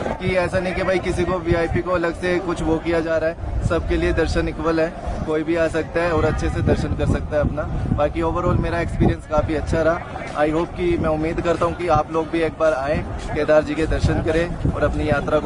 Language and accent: Hindi; Gurgaon, Haryana, India; और मैं गुड़गांव से आया हूँ।